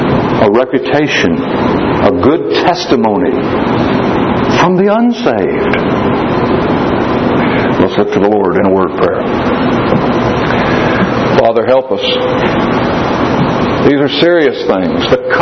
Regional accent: Florida, United States; he was baptized and started preaching not far from where I grew up in Florida.

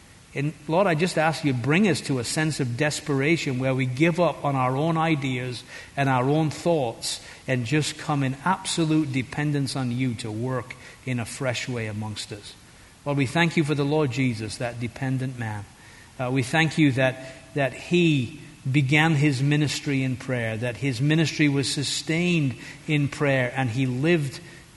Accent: England, United Kingdom; I remember being in Florida the first time a hurricane came through our area, and of course, being an Englishman, I don't know anything about these things

